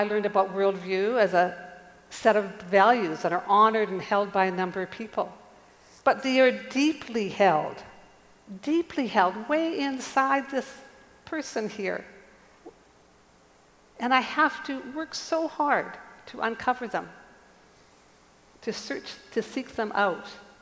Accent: Penticton, British Columbia, Canada; born there; I was born in Canada. I was born in the 1940s. I was born in Penticton. I was born into a very conservative area.

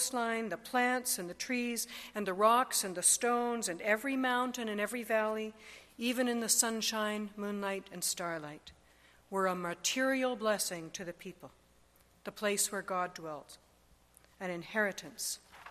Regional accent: Winnipeg, Manitoba, Canada; I grew up in Winnipeg. I know about dry snow.

